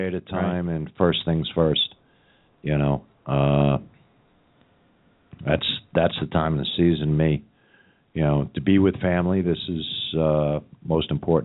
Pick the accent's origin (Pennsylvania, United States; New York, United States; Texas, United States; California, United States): New York, United States; I'm mad. I'm vocal. I'm opinionated. I'm from New York.